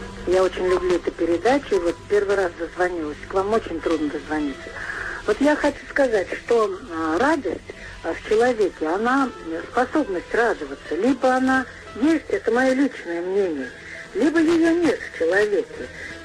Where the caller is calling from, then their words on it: Saratov, Saratov Oblast, Russia; Я звоню из Саратова.